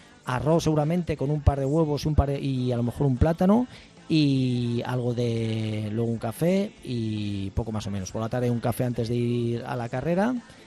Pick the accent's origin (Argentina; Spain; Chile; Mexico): Spain; Madrid, Community of Madrid; soy de aquí, de Madrid